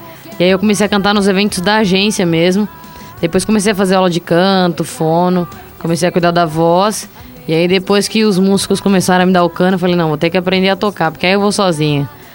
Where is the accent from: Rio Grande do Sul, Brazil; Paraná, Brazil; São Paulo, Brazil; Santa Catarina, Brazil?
São Paulo, Brazil; Olha, eu nasci na capital, mas agora eu moro ali pelo Tucuruvi